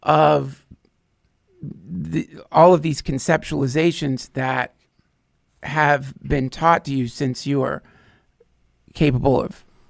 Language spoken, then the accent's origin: English; North Carolina, United States; I grew up in North Carolina, you were made fun of mercilessly.